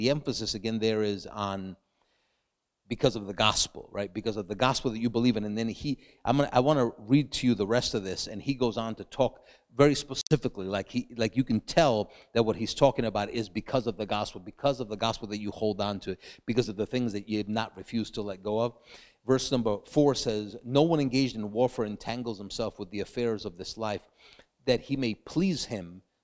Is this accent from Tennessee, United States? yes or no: no; New York City, New York, United States; also born or lived in Dominican Republic; I grew up in New York City. From there, we went to Dominican Republic.